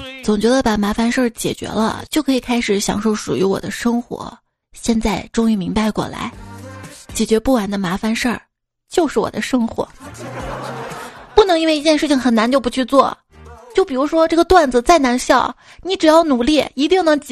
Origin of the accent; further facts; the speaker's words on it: Anhui, China; 就是瞧不起我们安徽人，是不是？